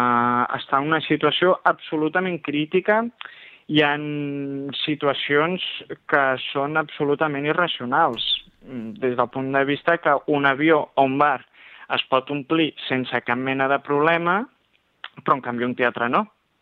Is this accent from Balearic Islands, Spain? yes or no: no; Sabadell, Catalonia, Spain; Jo sóc d'aquí de tota la vida.